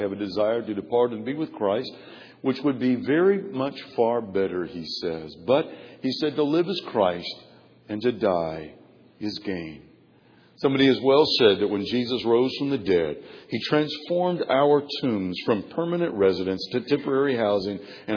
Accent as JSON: {"language": "English", "country": "United States", "said": "But even with that, as proud as I am of that as an American, my ultimate citizenship is in heaven."}